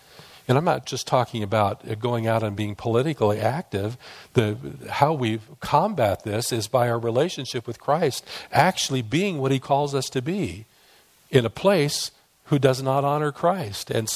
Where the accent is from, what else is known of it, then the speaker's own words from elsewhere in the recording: Iowa, United States; I grew up in God's favorite state, Iowa, and he waters it without irrigation, you know.